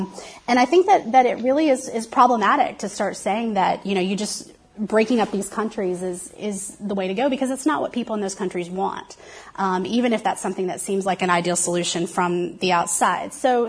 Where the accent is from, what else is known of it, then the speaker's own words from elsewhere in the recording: Texas, United States; when I would tell people I was from Texas, there was this amazing thing that happened.